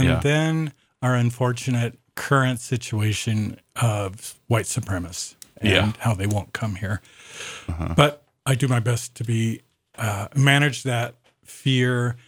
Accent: Twin Falls, Idaho, United States; born there; Well, I was born in the southern part of the state at Twin Falls.

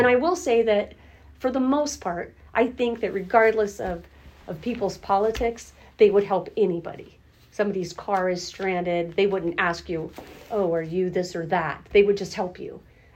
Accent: Columbus, Ohio, United States; now in San Diego, United States; I always like to point out that I grew up in Columbus, Ohio.

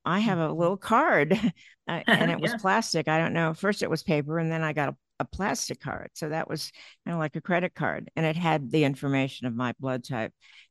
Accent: Ohio, United States; I'm from Ohio, and the Ohio State Michigan game, they actually have a blood battle in the 2 weeks before

